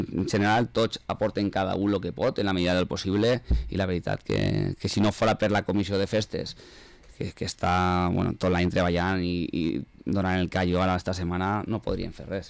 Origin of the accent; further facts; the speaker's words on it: Burriana, Valencian Community, Spain; now in Villarreal, Spain; jo no sóc de Villarreal, jo sóc de Burriana, però bueno, porto 18 anys vivint en Villarreal. Treballo en Villarreal fa 25 anys